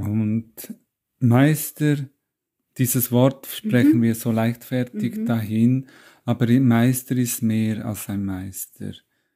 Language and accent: German; Switzerland; wie man am Namen erkennen kann, bin ich Italiener, aber meine Eltern haben sich in der Schweiz kennengelernt. Ich bin dann in der Schweiz geboren, aufgewachsen, habe die Schulen dort gemacht